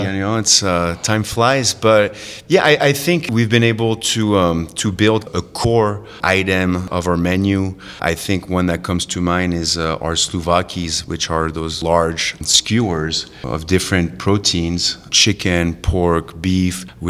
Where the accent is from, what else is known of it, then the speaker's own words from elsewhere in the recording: Bordeaux, Nouvelle-Aquitaine, France; I grew up in Bordeaux, so kind of the southwest area, but, you know, I spent a lot of time along the Mediterranean and travel kind of throughout Europe.